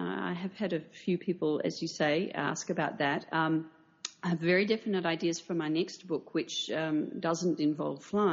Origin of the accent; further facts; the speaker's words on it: Rocky Mountains, United States; in my childhood, I grew up partly in the Rocky Mountains, and, you know, there were a lot of hawks and eagles there